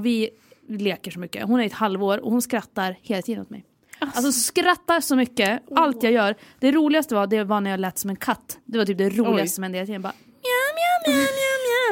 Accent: Järvsö, Gävleborg County, Sweden; Jag har varit hemma i Järvsö

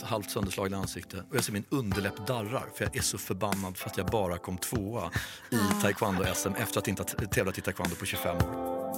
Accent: Hallonbergen, Stockholm County, Sweden; Så jag är egentligen så långt ifrån Östermalm man kan komma.

